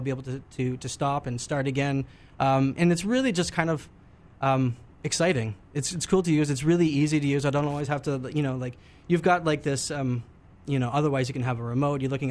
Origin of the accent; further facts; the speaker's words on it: Montreal, Quebec, Canada; now in Kitchener, Canada; I'm from Montreal. I moved to KW fairly recently.